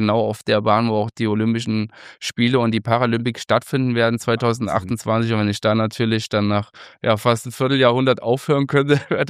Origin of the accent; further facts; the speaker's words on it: Gera, Thuringia, Germany; Ich komme ursprünglich aus Gera, aus Thüringen. War damals eine Radsporthochburg.